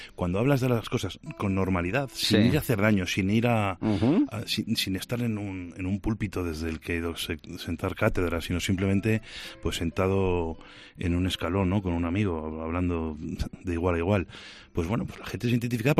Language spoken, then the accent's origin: Spanish; Valladolid, Castile and León, Spain; yo conozco a Pepe Jiménez Lozano como todo vallisoletano